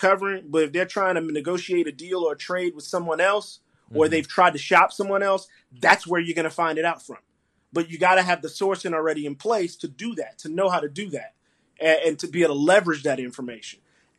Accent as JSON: {"language": "English", "region": "Louisiana", "country": "United States", "said": "I'm from the Bayou in Louisiana."}